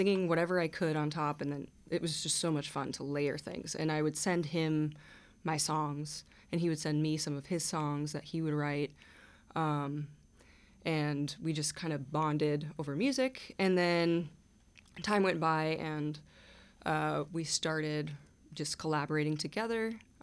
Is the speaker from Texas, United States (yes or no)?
no; Juneau, Alaska, United States; He's from Ketchikan, and I'm from Juneau, so we were kind of like high school rivals in a way.